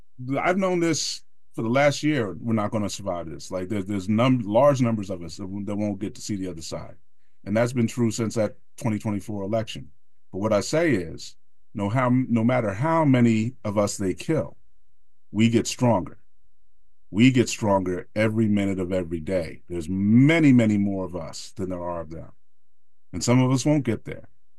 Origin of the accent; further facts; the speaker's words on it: New Jersey, United States; There's a document I worked on back in my home state of New Jersey over the last 3 years